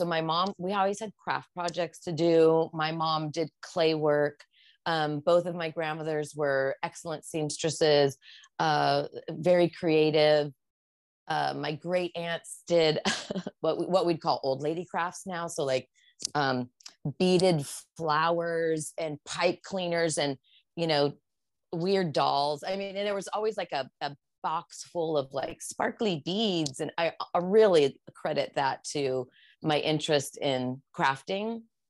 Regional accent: Gilroy, California, United States; Well, I grew up in Gilroy, which is south. You can't even call it South Bay. It's south of San Francisco

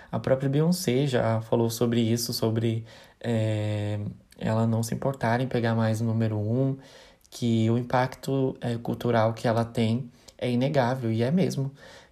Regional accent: São Paulo, Brazil; Sou de Itaquera, mas a gente é praticamente vizinho.

